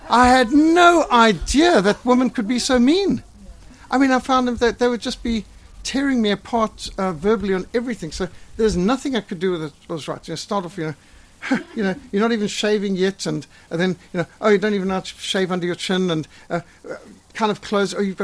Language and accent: English; Zimbabwe; now in South Africa; And I came from Rhodesia, and they were all, you know, you nasty, horrible, evil, white racists from Rhodesia is oppressing black people.